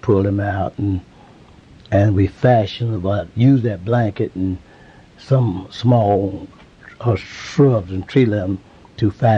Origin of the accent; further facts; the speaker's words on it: Kinston, North Carolina, United States; there was some pressure to bring me, for me to come back to Kinston, my hometown.